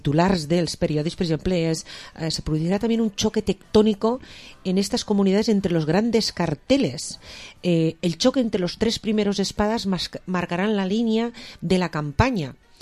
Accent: Valencian Community, Spain; I jo, com a valenciana, em sent... pues no sé, incomodar

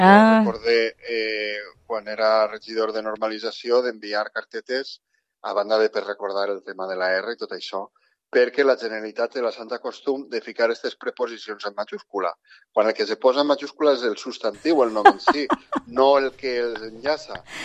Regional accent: Vila-real, Valencian Community, Spain; que sóc de Vila-real

